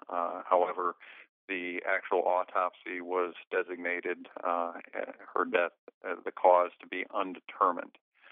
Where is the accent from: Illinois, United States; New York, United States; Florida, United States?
Illinois, United States; Quincy; I grew up in Quincy, Illinois. Spent most of my life here in Quincy